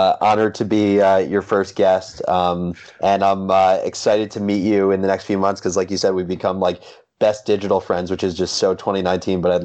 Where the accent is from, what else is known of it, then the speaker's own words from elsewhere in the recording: Livingston, New Jersey, United States; So I grew up in Livingston, New Jersey, went to a really small private high school